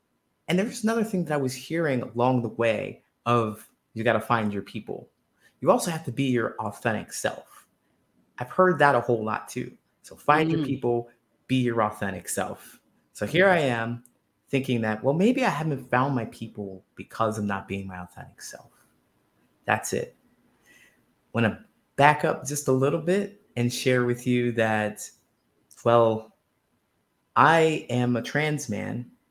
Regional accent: Ohio, United States; I grew up in a small town in Ohio. So I'm from the States. I live in the US now still, but I grew up in a small town in Ohio

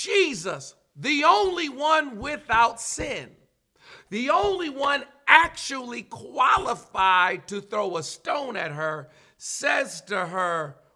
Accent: United States; born there; I was born in America

